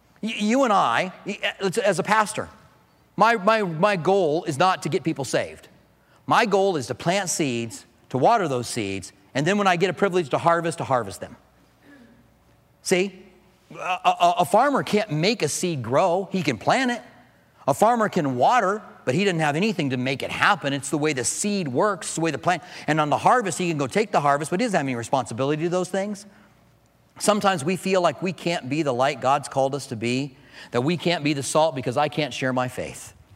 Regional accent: Clinton, Iowa, United States; born there

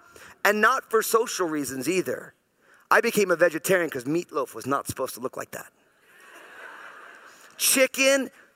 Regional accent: New Jersey, United States; So I'm all Italian from New Jersey. My whole family came out of New York. We lived in New Jersey because they couldn't afford to buy a house in New York when I was a little kid.

